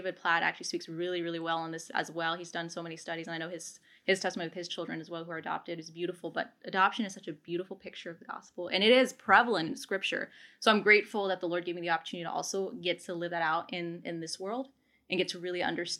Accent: India; I have two brothers from South Korea, my sister from China, I'm from India, and my parents are amazing.

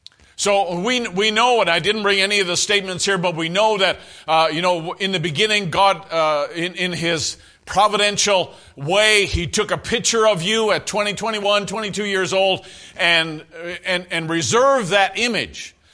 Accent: Newfoundland and Labrador, Canada; I grew up in Newfoundland, right?

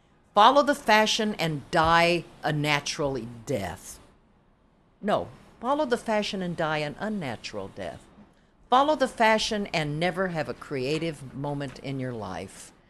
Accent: Wichita, Kansas, United States; I mean, I'm from Wichita

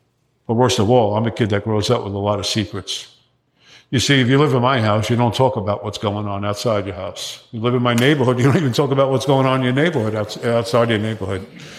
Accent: New Jersey, United States; You know, I grew up in northern New Jersey. I grew up on the Hudson, New Jersey side of the Hudson River overlooking Manhattan. I'm 67 years old. You know, I grew up in the 60s, really, and it was just a tough neighborhood.

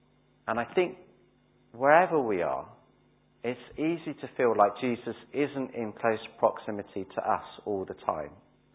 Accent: South West England, United Kingdom; accent: Cornish; I've saved you from my Cornish accent.

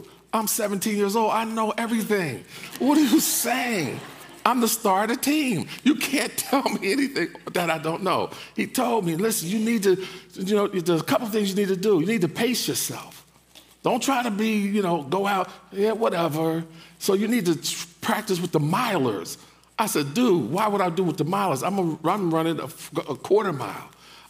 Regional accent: East Orange, New Jersey, United States; And they were from, I'm from East Orange. And they were from East Orange as well. East Orange High, I went to Scott.

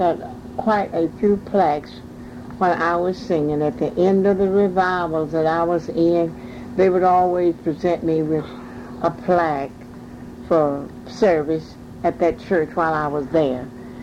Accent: Lufkin, Texas, United States; also born or lived in Nacogdoches; I was born in Nacogdoches, Texas. And that we lived there until all a long, long time. When my father and mother moved to Lufkin, I must have been somewhere around about 10 or 11 years of age.

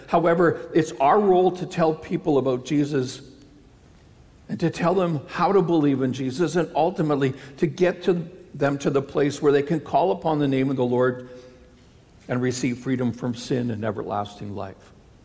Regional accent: Canada; Oh, we're so Canadian.

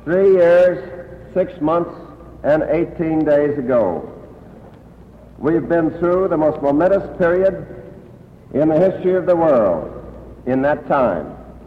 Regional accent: Missouri, United States; I can't tell you how very much I appreciate this reception on my return to my home state.

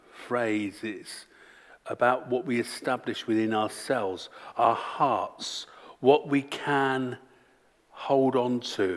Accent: Torquay, South West England, United Kingdom; I come from the seaside, I come from Torquay.

